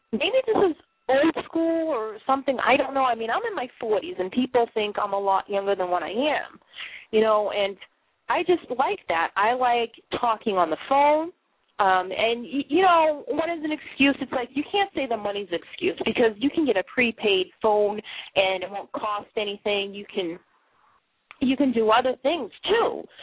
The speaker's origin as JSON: {"language": "English", "town": "Boston", "region": "Massachusetts", "country": "United States", "accent": "Bostonian", "said": "anything besides my Bostonian accent. It stands out."}